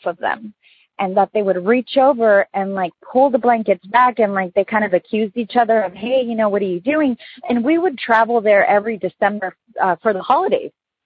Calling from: San Diego, California, United States; I'm calling from San Diego.

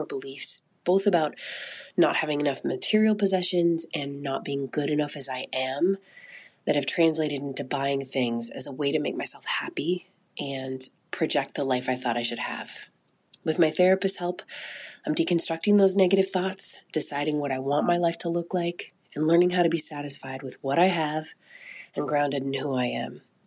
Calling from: Seattle, Washington, United States; I'm calling from Seattle.

